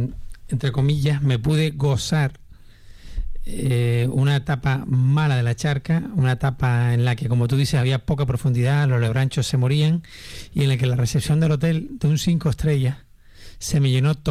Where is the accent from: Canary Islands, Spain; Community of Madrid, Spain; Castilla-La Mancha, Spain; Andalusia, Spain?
Canary Islands, Spain; yo soy canario y soy de Gran Canaria.